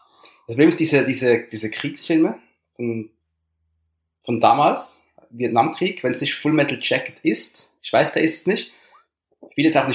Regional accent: Switzerland; Ja, ich bin Schweizer.

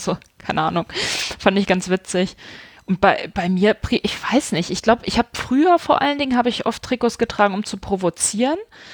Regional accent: Hanover, Lower Saxony, Germany; also ich komme aus Hannover, ne, und war aber nie 96-Fan.

